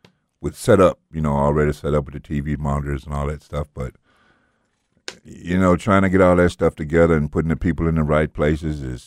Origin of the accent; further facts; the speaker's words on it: Memphis, Tennessee, United States; Because, you know, I'm from Memphis. I wanted our Memphis people to see I'm doing good away from home.